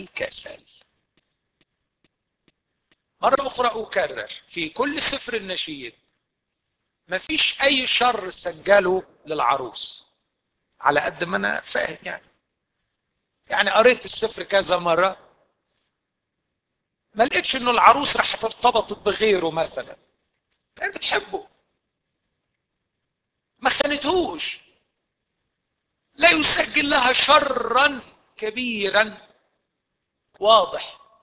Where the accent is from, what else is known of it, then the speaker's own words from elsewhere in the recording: Egypt; عندنا في مصر دايما هذا الاحساس